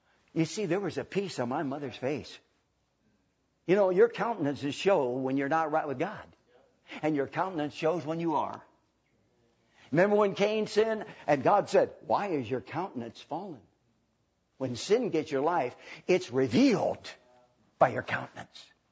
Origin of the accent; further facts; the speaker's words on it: Spokane, Washington, United States; My hometown, I was raised on Spokane, Washington.